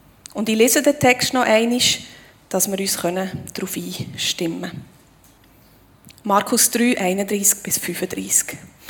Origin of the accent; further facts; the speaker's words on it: Aargau, Switzerland; now in Grosshöchstetten, Switzerland; Und ursprünglich komme ich aber aus dem Aargau, was man wahrscheinlich noch gehört, bin seit 20 Jahren im Bernbiet und will nicht mehr fort von da.